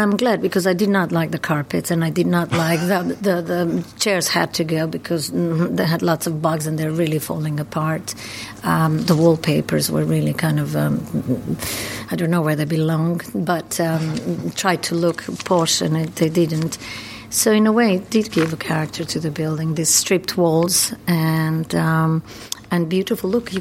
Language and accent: English; Croatia; born there; English is a second language; moved away as an adult; also born or lived in United States / London; I was born in Croatia, and I moved to America when I was 22.